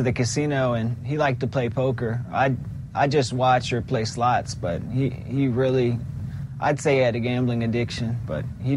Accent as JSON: {"language": "English", "town": "Alexandria", "region": "Virginia", "country": "United States", "said": "Yes, I'm from Alexandria, Virginia."}